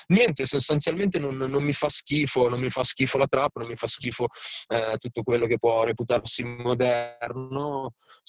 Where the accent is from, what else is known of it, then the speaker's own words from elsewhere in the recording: Varese, Lombardy, Italy; io sto a Varese innanzitutto, sono nato a Varese, sto a Varese e rappo praticamente da 10 anni